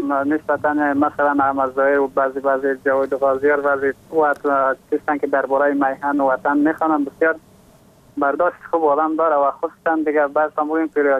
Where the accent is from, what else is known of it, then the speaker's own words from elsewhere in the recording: Takhar, Afghanistan; از باستان تخار